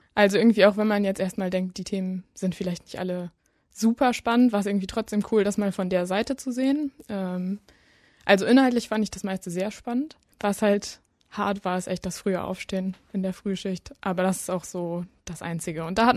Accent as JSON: {"language": "German", "town": "Steinfurt", "region": "North Rhine-Westphalia", "country": "Germany", "said": "22, eigentlich komme ich aus Steinfurt, aus Burg Steinfurt, um genau zu sein."}